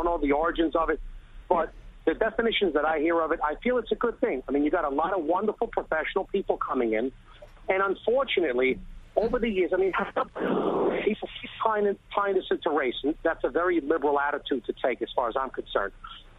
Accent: Brooklyn, New York, United States; I'm born and raised here. I'm in my 40s. I'm from Brooklyn, the Bensonhurst, Dyke Heights area, although, I'm a homeowner. I come from the slope.

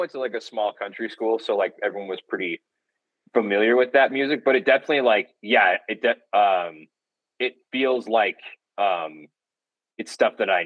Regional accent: Wyoming, United States; Growing up, I grew up in Wyoming, and my dad went to Casper College

